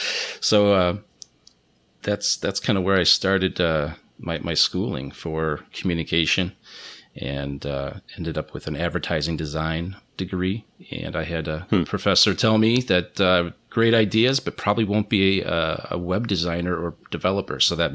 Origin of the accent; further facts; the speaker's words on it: Chicago, Illinois, United States; I grew up in Chicago and then to the suburbs, but the greater Chicago area, and my whole family's still there.